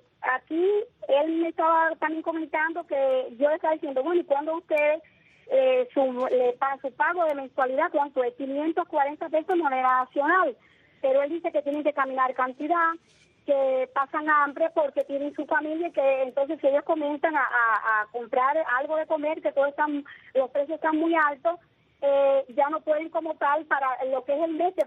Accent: Palma Soriano, Santiago de Cuba, Cuba; Es una preocupación como ciudadana cubana y palmera la situación que se está enfrentando

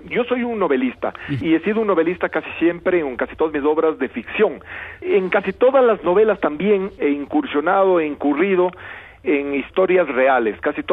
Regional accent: Ecuador; porque se la decidió hacer en Quito, evidentemente porque yo soy ecuatoriano

